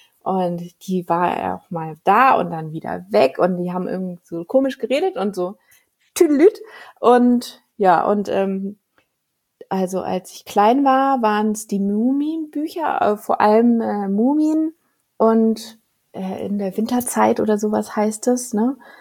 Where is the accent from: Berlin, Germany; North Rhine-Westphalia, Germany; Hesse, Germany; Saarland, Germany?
Hesse, Germany; Giessen; born there; also born or lived in Lower Saxony / Schleswig-Holstein; Also das ist Heimat für mich, weil wir sind immer oft umgezogen. Ich bin in Gießen geboren, in Hessen, und dann sind wir über Niedersachsen nach Schleswig-Holstein.